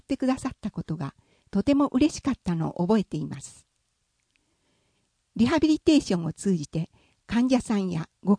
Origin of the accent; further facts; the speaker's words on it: Kakogawa, Hyogo, Japan; 私は加古川市出身で、大阪の専門学校を卒業後、淡路島にある病院に就職しました。